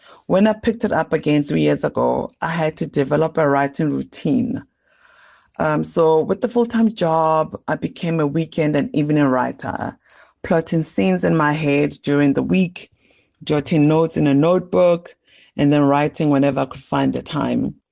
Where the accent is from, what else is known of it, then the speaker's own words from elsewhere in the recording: South Africa; I realized that even though I knew a lot about international politics, I had never actually lived outside of South Africa before.